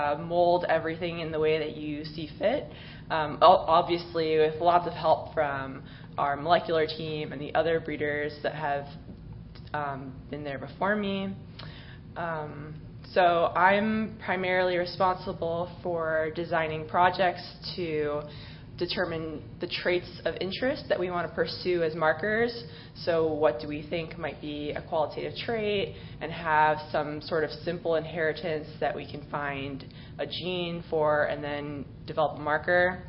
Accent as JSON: {"language": "English", "town": "Miami", "region": "Florida", "country": "United States", "tie": "born or raised there", "said": "I grew up in Miami, where I thought that a forest was the trees that grow in the median of a highway."}